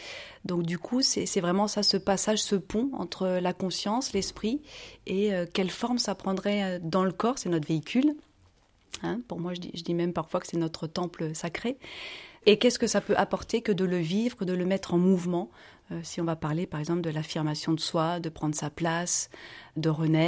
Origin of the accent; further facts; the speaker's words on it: Tours, Centre-Val de Loire, France; now in La Rochelle, France; Non, je viens de Tours.